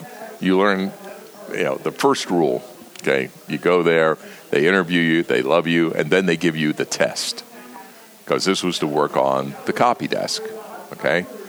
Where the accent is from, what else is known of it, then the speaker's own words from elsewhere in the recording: Austin, Texas, United States; Well, the News American was, first of all, I came from Austin, Texas.